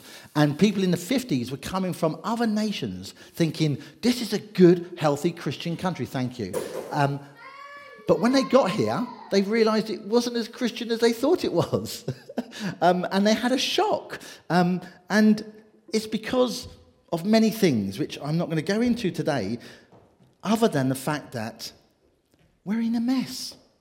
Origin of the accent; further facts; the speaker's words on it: Bracknell, South East England, United Kingdom; But as a teenager, growing up in Bracknell particularly, I was quite rebellious.